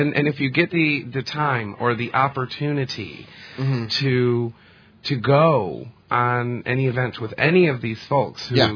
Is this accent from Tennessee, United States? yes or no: no; Detroit, Michigan, United States; And he goes, where are you from? And I'm like, Detroit.